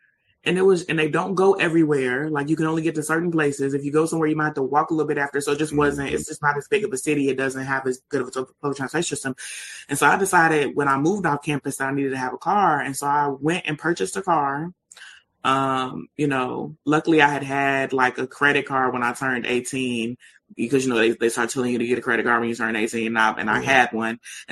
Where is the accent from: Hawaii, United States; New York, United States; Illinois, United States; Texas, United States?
Illinois, United States; Chicago; When I was in undergrad in Nebraska, you know, I'm from Chicago.